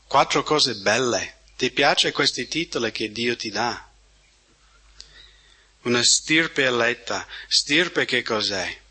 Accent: United States; first language English; Italian is a second language; io sono americano e inglese è la mia madrelingua.

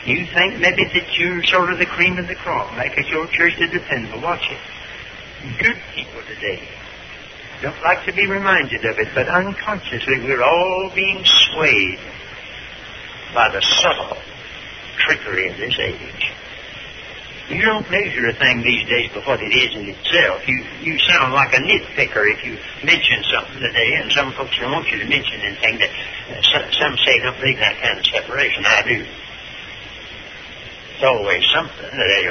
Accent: Hickory, North Carolina, United States

